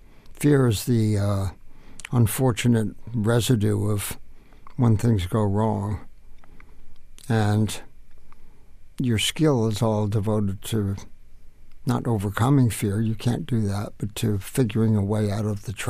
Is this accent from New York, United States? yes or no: no; Boulder, Colorado, United States; I certainly needed, from the first years I grew up in Boulder, Colorado, to get out and to get away and to get up into the mountains.